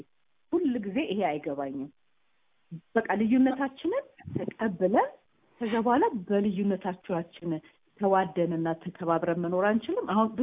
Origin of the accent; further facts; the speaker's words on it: Addis Ababa, Ethiopia; እኔ እዚሁ ነው ተወልጄ ያደግኩት።